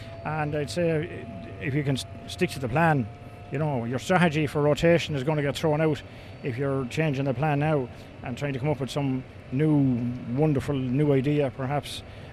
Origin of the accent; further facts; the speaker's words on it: Kilkenny, Leinster, Ireland; he didn't realise I was from Kilkenny.